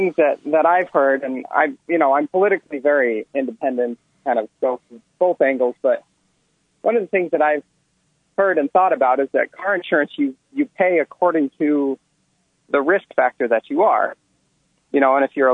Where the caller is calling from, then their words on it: Urbana, Illinois, United States; I'm from Urbana.